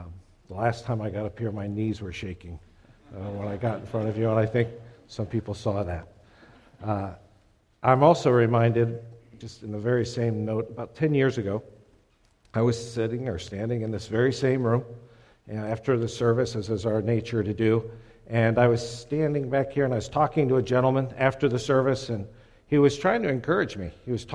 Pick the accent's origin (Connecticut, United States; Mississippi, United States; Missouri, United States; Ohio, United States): Ohio, United States; Paul Valentine was the pastor of my church when I was growing up in Ohio.